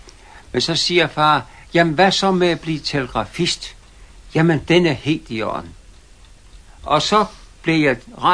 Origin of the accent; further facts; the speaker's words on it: Copenhagen, Capital Region of Denmark, Denmark; Jeg kommer fra København.